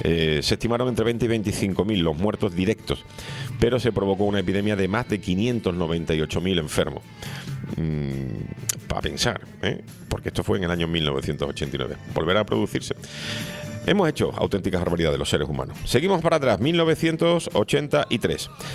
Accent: Andalusia, Spain; la fritura por excelencia es la que se hace en mi pueblo, la fritura andaluza

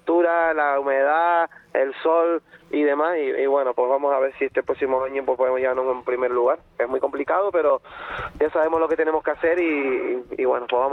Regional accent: Canary Islands, Spain; estar ahí yo como único canario seleccionado en la historia por segundo año consecutivo

